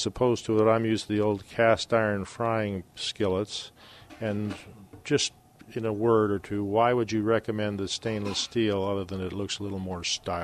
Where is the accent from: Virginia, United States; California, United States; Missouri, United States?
California, United States; Sonoma; I grew up in Sonoma, and I knew the Bunshu family quite well, went to high school with them.